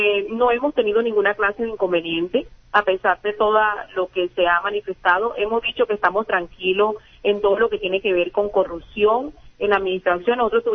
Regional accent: Colombia; un gran derecho que tenemos como colombianos, el derecho de defendernos

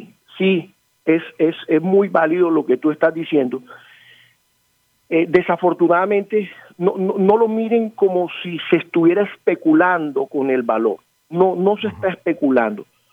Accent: Colombia; En la medida en que nosotros, como colombianos, empecemos a exportar más distintos tipos de productos

